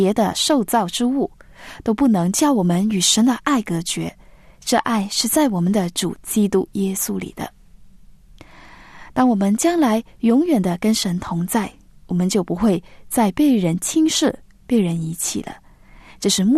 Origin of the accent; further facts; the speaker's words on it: China; 我们中国人的传统的观念呢